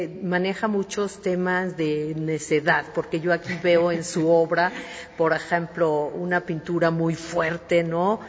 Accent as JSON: {"language": "Spanish", "country": "Mexico", "said": "tú y yo somos un recurso mexicano no renovable."}